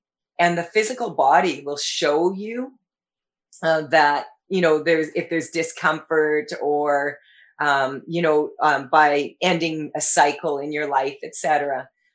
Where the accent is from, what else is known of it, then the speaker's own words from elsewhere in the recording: Saskatchewan, Canada; I was raised on football in Saskatchewan.